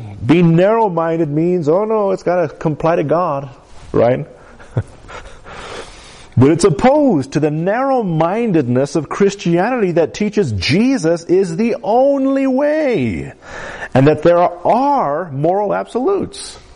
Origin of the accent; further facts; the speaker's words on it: United States; Although we're American, and we're a part of the United States of America, we're ultimately under a whole new system.